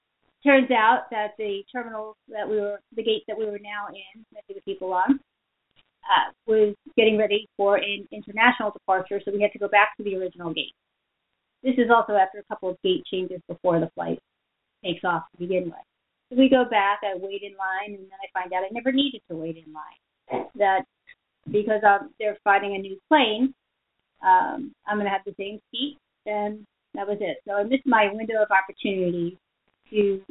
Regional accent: Miami, Florida, United States; And I'm from Miami, where it's 80 degrees.

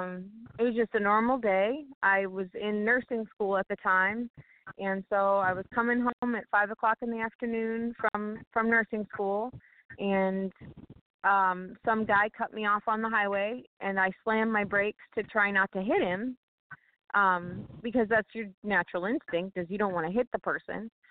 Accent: Ohio, United States; now in Florida, United States; And then we ended up moving to Florida, not shortly after that, from Ohio, because I'm originally from Ohio.

